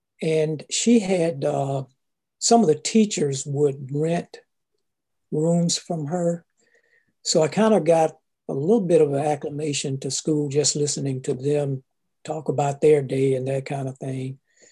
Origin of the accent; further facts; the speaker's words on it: Marietta, Georgia, United States; So we did travel to different cities in Georgia. And that was pretty much the extent of my travel growing up in Marietta.